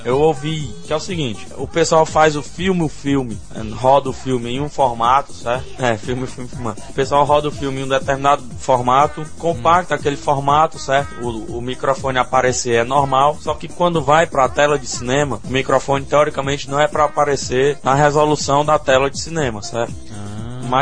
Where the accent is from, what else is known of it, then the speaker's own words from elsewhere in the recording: Fortaleza, Ceará, Brazil; sou daqui de Fortaleza e gostaria de parabenizá-los pelo segundo programa